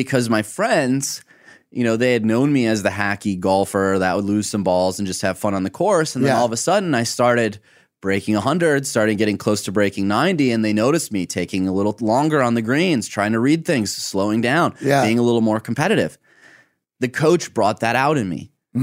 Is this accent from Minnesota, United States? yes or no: no; Michigan, United States; Now, growing up in Michigan, growing up with the background that I had with my dad, you know, salary was it.